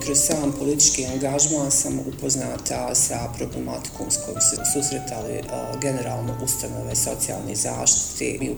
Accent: Zenica, Federation of Bosnia and Herzegovina, Bosnia & Herzegovina; born there; rođena sam u Zenici, sam završila i srednju školu i fakultet ekonomski

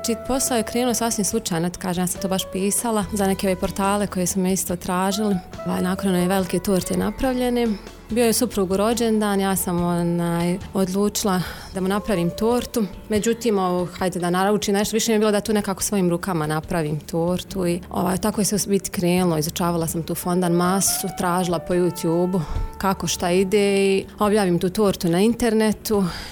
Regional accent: Zenica, Federation of Bosnia and Herzegovina, Bosnia & Herzegovina; dolazim iz Enci, imam 29 godina i eto, to je to ukratko.

